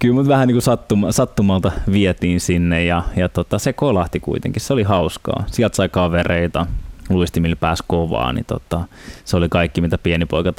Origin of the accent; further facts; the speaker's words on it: Helsinki, Uusimaa, Finland; now in Espoo, Finland; Mä oon syntynyt ihan Helsingissä ja asunut oikeastaan suurimman osan elämäni Helsingissä, nykyisin tosiaan Espoossa.